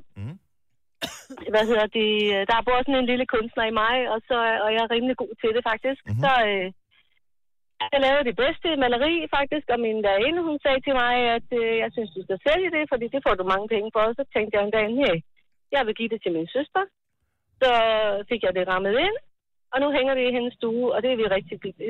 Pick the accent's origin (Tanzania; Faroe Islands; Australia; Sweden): Faroe Islands; Jeg er fra Færøerne, og lige i øjeblikket er jeg på Hillerød Motorvejen.